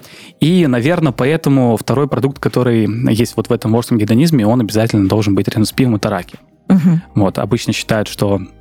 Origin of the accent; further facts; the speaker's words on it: Syzran, Samara Oblast, Russia; Есть такой город Сызрань, откуда я родом